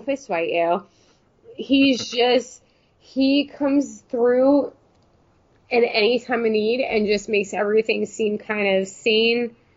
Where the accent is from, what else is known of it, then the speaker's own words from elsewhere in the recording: United States; if you are from my region, I am a New Yorker, New Jerseyan.